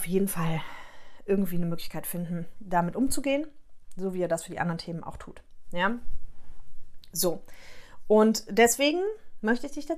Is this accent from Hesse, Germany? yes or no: no; Aachen, North Rhine-Westphalia, Germany; moved away; Und da habe ich meine Heimat losgelassen in Aachen.